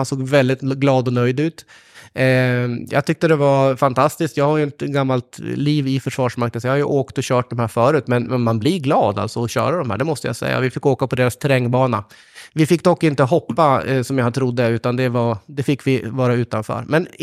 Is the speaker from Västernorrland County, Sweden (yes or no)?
yes; Sundsvall, Västernorrland County, Sweden; Den första spårvagnen man tillverkade, den gick i min hemstad Sundsvall.